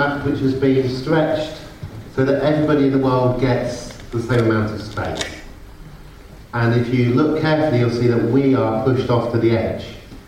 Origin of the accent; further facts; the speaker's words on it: Oxford, South East England, United Kingdom; the picture is taken of a street in my hometown of Oxford